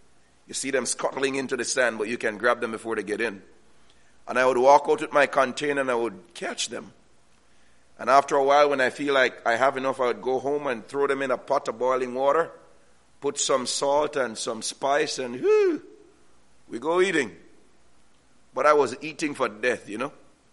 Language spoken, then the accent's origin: English; Jamaica; I grew up in Jamaica. And when I lived with an older sister, I was less than a mile from the sea.